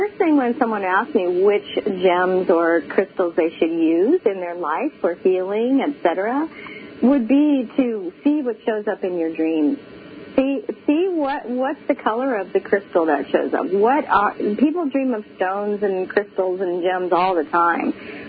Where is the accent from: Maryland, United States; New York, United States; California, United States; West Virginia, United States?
New York, United States; Herkimer; I come from Herkimer, New York, years ago